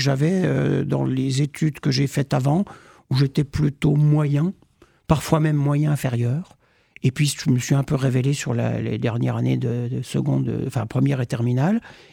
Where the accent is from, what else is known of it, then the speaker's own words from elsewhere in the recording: Grand Est, France; j'étais dans les Vosges. Je suis des Audaciens d'adoption. Mes parents sont partis dans les Vosges. Et quand je suis venu faire mes études d'économie à Nancy, à l'université de Nancy, bah voilà, j'ai trouvé du travail, j'y suis resté